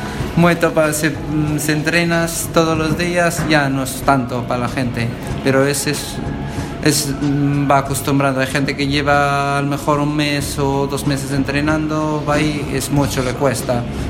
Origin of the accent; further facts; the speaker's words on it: Morocco; now in A Coruña, Spain; Y soy más gallego casi que marroquí. Ya llevo más años aquí que allá.